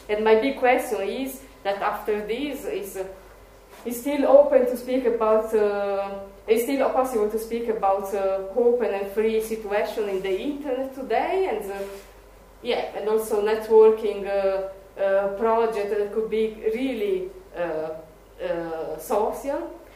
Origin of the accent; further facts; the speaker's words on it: Italy; maybe because I come from Italy